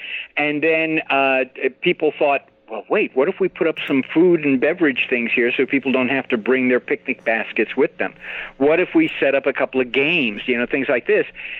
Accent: Glendale, California, United States; There's one article where I'm talking about growing up in Glendale, California with my two brothers

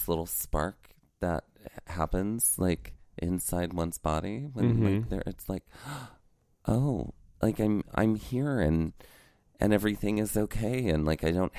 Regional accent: Mississippi, United States; Growing up in Mississippi and having an uncle that lives in Orlando, I was able to go to Disney World quite a bit.

